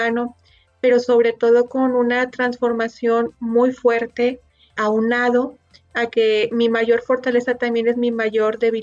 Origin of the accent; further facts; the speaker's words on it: Monterrey, Nuevo León, Mexico; yo soy orgullosa regiomontana de Monterrey, Nuevo León, México.